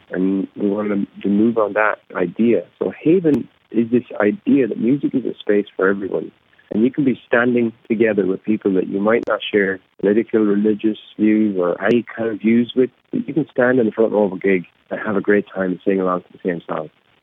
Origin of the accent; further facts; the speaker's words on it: Ireland; We're Irish people playing Irish music. We grew up playing Irish music.